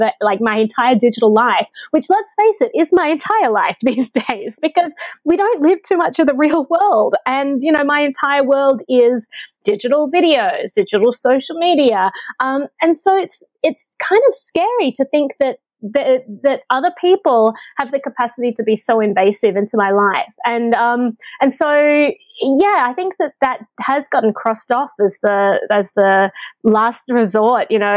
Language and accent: English; Australia; I was like, okay, as an Australian, I could live in New Zealand